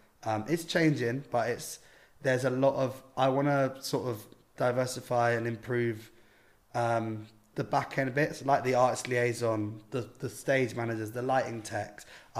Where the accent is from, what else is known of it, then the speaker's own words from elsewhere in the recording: Hackney, London, United Kingdom; But being like where like I'm from here, I'm from Hackney.